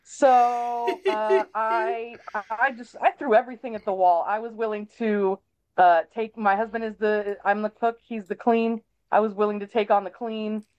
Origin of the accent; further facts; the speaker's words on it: United States; I'm an American, so don't ask me what Celsius is.